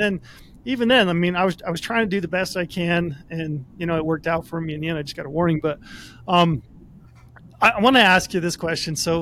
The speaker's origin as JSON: {"language": "English", "region": "Utah", "country": "United States", "said": "So, like, I'm from Utah. We take hindquarters, front quarters, backstrap, tenderloins."}